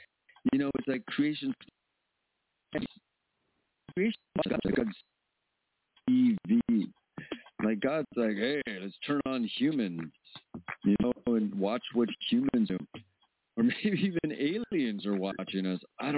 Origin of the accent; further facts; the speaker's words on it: California, United States; I'm from the Bay Area.